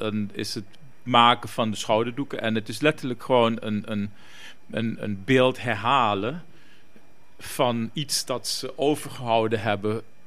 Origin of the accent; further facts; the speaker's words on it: Moengo, Marowijne, Suriname; born there; Geboren in Mungo, eigenlijk een stadje midden in het regenwoud in Suriname.